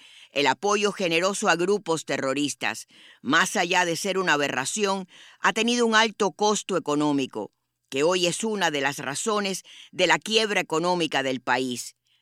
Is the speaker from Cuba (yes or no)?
yes; Cuba; Como cubanos, merecemos algo mejor.